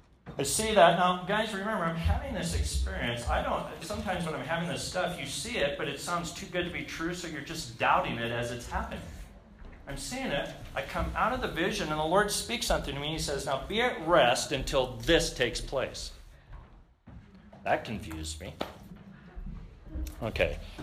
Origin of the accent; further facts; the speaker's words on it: Colorado, United States; Now, I was born and raised in Colorado, so I'd go see games and concerts up at CU.